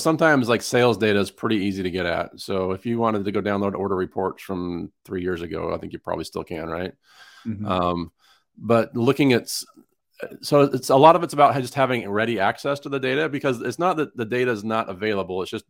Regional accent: Utah, United States; I grew up in Utah. My parents would take us to Disneyland every few years, I guess.

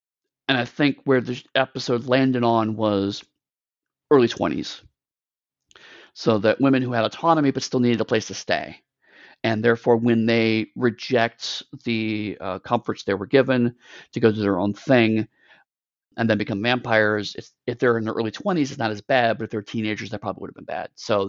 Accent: United States; granted, I watched this as an American.

